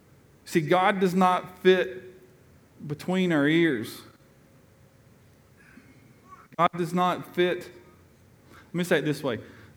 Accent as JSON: {"language": "English", "region": "Tennessee", "country": "United States", "tie": "born or raised there", "also_born_or_lived": "Georgia", "said": "Me, a southern Georgia boy raised in East Tennessee with a West Coast, sorry."}